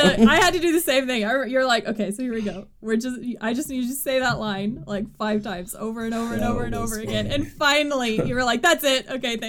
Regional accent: United States; So, my parents gave me a shocker. I'm an American.

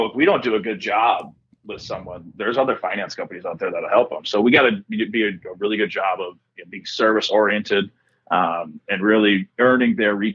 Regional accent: Alexandria, Minnesota, United States; And I knew of Geneva Capital and from growing up in Alexandria, because that's where Geneva's based out of.

